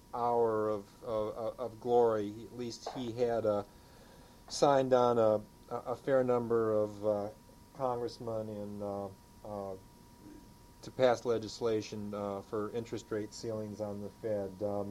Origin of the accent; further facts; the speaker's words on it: Virginia, United States; I'm from Virginia.